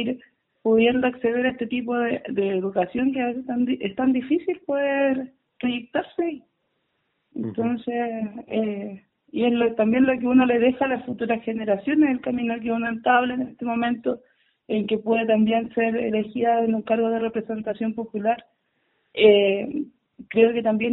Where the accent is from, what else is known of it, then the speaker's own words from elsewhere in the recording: Nueva Imperial, Araucanía, Chile; also born or lived in Freire; Yo vengo de Nueva Imperial y de Freire. Mi familia es de la comunidad José Melín por parte de papá. Mi papá es lonco de la comunidad. Mi mamá es de la Santiago Manquehue, en la comuna de Freire.